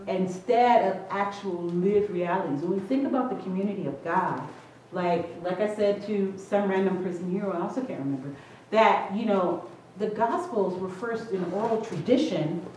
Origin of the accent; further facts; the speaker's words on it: Long Beach, California, United States; you know, I grew up in Long Beach and that sounds like gangs.